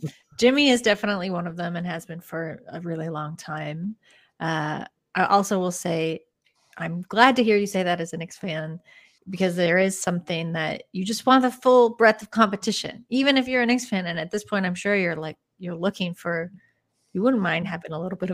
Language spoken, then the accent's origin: English; Toronto, Ontario, Canada; I'm from Toronto. I'm based in Toronto. Mm-hmm. I moved away a little bit for school and stuff, but I'm back here